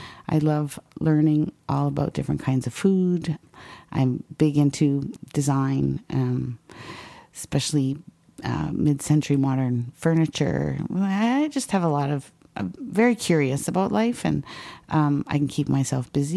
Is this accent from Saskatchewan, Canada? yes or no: no; North Bay, Ontario, Canada; moved away as an adult; also born or lived in Quebec City; I was born in Quebec City. My dad was in the Navy, and so we moved around quite a lot. We ended up settling in North Bay in Northern Ontario, and then I went away to university at Ottawa U.